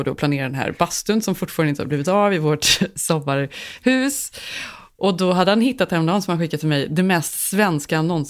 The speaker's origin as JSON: {"language": "Swedish", "country": "Sweden", "said": "i och med att jag är svensk"}